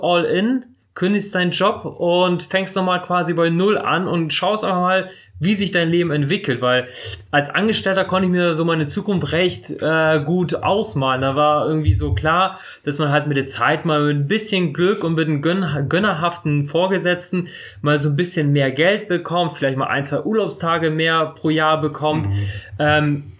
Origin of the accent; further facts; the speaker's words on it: Bremerhaven, Bremen, Germany; also ich bin mit 2 Jahren nach Deutschland gekommen und dann direkt nach Bremerhaven. In Bremerhaven aufgewachsen, studiert und irgendwann mal weggezogen.